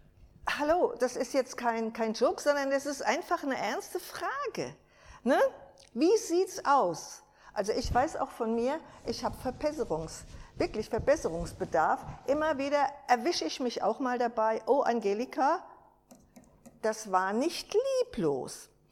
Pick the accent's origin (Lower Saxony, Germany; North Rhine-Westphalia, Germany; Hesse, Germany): Hesse, Germany; Gelnhausen; Wisst ihr, Geschwister, wir kommen ja aus Gelnhausen.